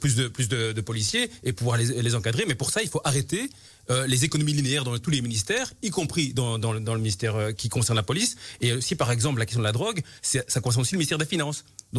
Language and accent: French; Brussels, Brussels-Capital Region, Belgium; je suis bruxellois, j'habite à Saint-Gilles.